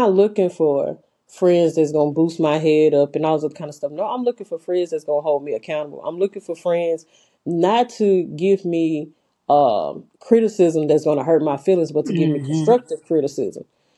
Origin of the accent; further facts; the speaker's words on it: Louisiana, United States; now in Austin, United States; I'm from Louisiana, but we are both in Austin, Texas now.